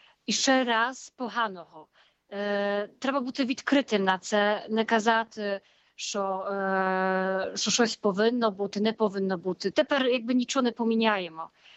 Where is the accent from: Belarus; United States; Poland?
Poland; accent: Polish; Ukrainian is a second language; бо ми не живемо в Україні. Ми спілкуємо з українською мовою. Відомо, я знаю, що в мене акцент польський, хоча я дуже стараюсь. Але ну, це таке, що живемо у Польщі, і це є нормально.